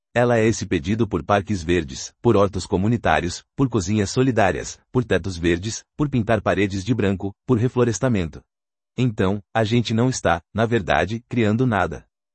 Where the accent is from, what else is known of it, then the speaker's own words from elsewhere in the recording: Rio de Janeiro, Brazil; sou filha e neta de mulheres que se chamam Maria. Eu sou de Realengo, na zona oeste do Rio de Janeiro